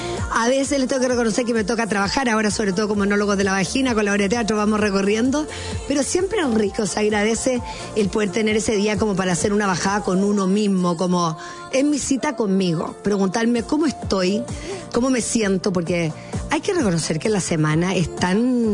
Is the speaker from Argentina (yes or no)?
no; Chile; uno como chileno no tenemos tantas figuras internacionales tan reconocidas, tan respetadas